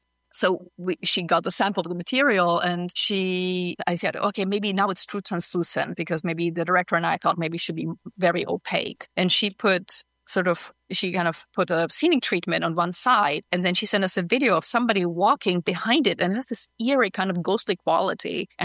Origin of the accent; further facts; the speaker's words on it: Prague, Czechia; English is a second language; I grew up in Prague in the Czech Republic. And yeah, and you know, I grew up behind the Iron Curtain